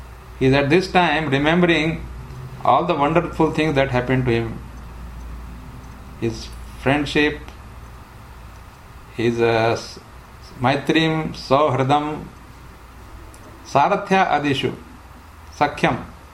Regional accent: India; most of us, especially we come from India, you know, and we have got so much baggage. In childhood we have been worshipping so many different Devi Devatas.

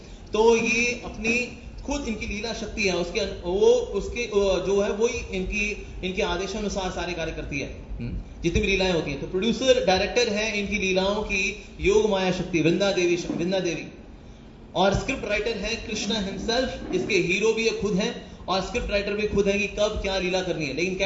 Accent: Lucknow, Uttar Pradesh, India; born there; मैंने कहा लखनऊ में किसी हॉस्पिटल में हुआ होगा ना। मैंने कहा हाँ, विवेकानंद क्लिनिक था, वहां हुआ था।

